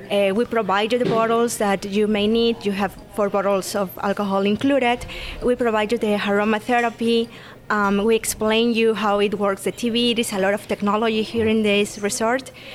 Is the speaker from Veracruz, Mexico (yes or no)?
yes; Veracruz, Mexico; English is a second language; I am from Veracruz.